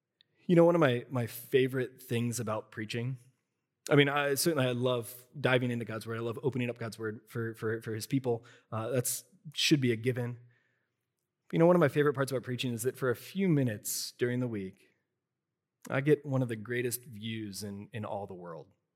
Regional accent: Milford, United States; She grew up on the East Coast. I grew up here in Milford.

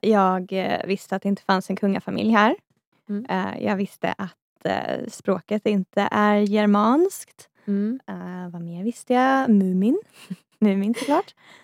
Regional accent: Sweden; accent: Standard Swedish; svarar på svenska. Mm. Med min otroligt rikssvenska dialekt

